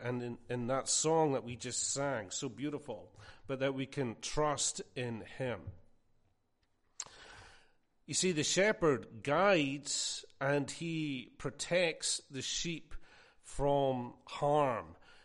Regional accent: Scotland, United Kingdom; You know, I'm from Scotland. We have a lot of sheep in Scotland

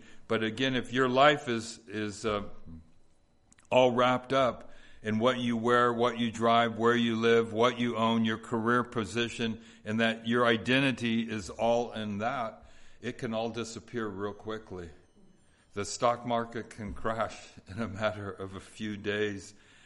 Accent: Los Angeles, California, United States; It's like, I grew up in Southeast LA. I'm getting out of here and I'm going to be rich

